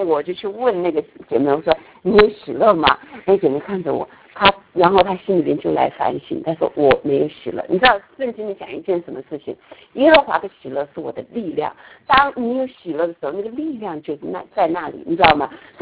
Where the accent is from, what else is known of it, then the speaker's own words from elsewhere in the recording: China; 我们中国人讲一句话，就是说，那个叫什么，也不如意事十之八九